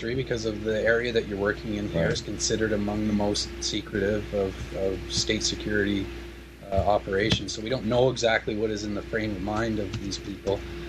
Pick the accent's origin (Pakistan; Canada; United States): Canada; the basic human rights that I, as a Canadian, enjoy